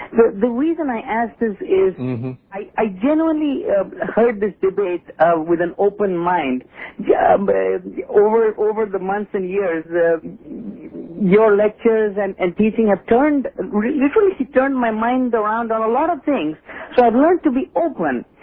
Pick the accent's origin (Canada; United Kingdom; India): India; Because, Steve, I come from India where these people absolutely prostrate themselves before Mary.